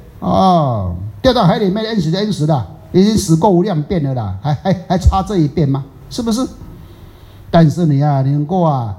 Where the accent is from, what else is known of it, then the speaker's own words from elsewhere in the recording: Taiwan; 我们台湾人讲，那学什么的嘛？